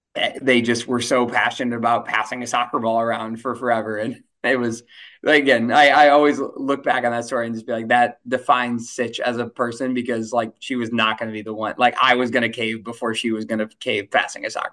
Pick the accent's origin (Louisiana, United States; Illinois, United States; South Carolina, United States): Illinois, United States; Chicago; growing up in Chicago, I was always a big Red Stars fan